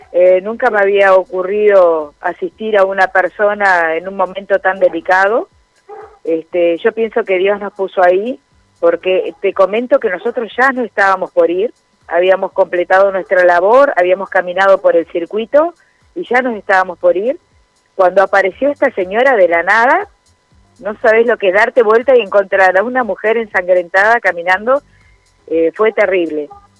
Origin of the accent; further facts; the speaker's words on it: Puerto Deseado, Santa Cruz, Argentina; Mi hermana y yo somos nacidas en Puerto Deseado